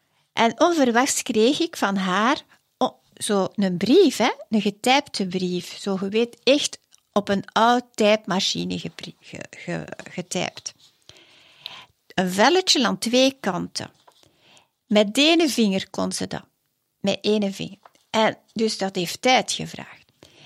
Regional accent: Belgium; Ginder in Frankrijk. Heel alleen als Belgische.

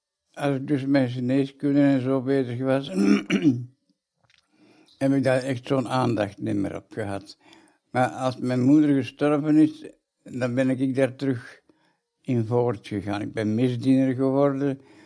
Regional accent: Leuven, Flanders, Belgium; born there; now in Wiekevorst, Belgium; Nee, ik ben helemaal niet van Wiekevorst. Ik ben geboren in Leuven.

